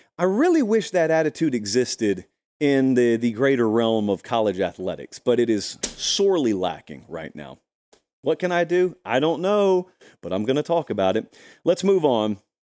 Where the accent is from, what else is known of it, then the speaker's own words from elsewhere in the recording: the South, United States; I grew up in the South.